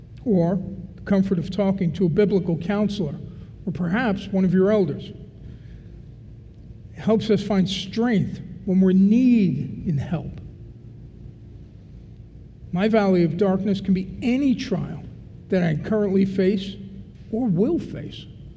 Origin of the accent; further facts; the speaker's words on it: Brooklyn, New York, United States; Now, I'm an Italian from Brooklyn.